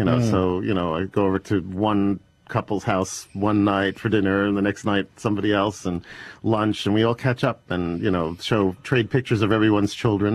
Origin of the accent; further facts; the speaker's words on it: New York City, New York, United States; I was 10 years old growing up in New York City, and my mother thought it would be a good idea if I started going to these young people's concerts that Bernstein was conducting back then with the New York Philharmonic.